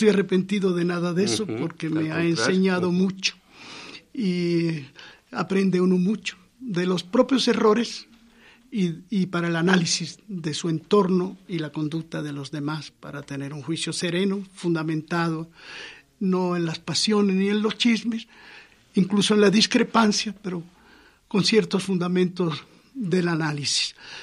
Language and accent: Spanish; Seville, Andalusia, Spain; desde la adolescencia en Sevilla, que es mi tierra nativa.